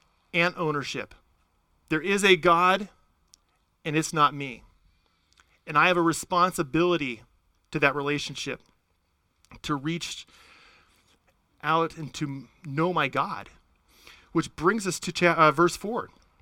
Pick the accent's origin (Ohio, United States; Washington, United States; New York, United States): Washington, United States; Now, I'm a suburban kid. I grew up outside Tacoma and Puyallup.